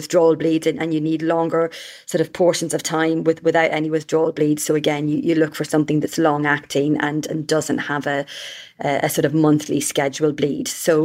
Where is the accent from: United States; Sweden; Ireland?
Ireland; I'm such a talker. I'm so Irish.